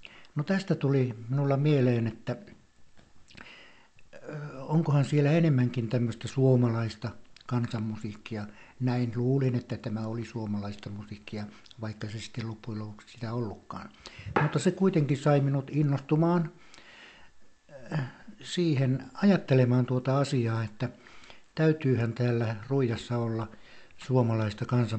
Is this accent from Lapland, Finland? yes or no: yes; Lapland, Finland; itse olen tuolta Lapista kotoisin ja elänyt suunnilleen samanlaista elämää nuoruudessa kuin täälläkin. Ja ennen kaikkea se murre, jota puhuin, oli samaa kuin mitä täällä puhutaan.